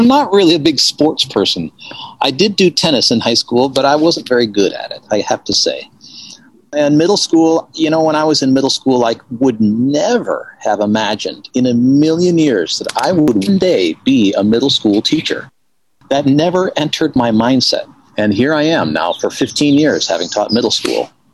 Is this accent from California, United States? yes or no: no; Ithaca, New York, United States; born there; I was born in Ithaca, New York.